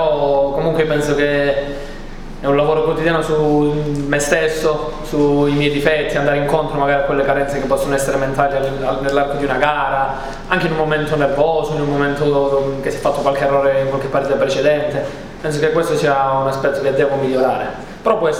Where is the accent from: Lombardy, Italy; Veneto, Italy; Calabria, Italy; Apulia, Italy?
Calabria, Italy; Catanzaro; born there; io sono nato a Catanzaro, quindi per me è bello giocare qua.